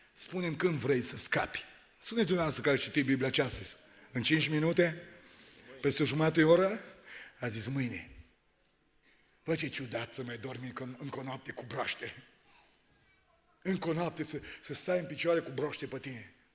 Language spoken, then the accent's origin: Romanian; Romania; că doar sunt român și n-am uitat originile.